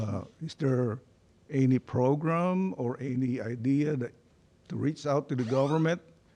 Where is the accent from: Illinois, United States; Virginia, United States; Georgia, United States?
Virginia, United States; Norfolk; Norfolk, Virginia.